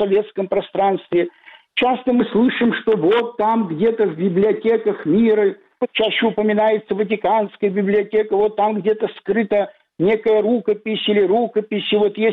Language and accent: Russian; Abkhazia, Georgia